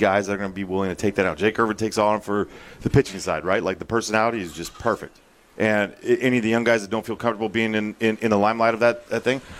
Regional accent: California, United States; I'm from the Bay Area, and I'm playing here, like, in San Francisco.

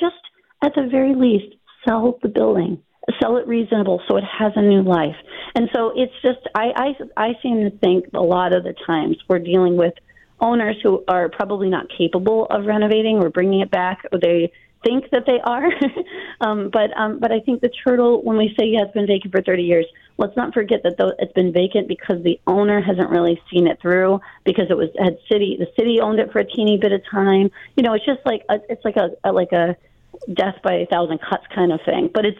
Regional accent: Niagara Falls, New York, United States; And I was there as a kid. I mean, I grew up in Niagara Falls, like right down the street.

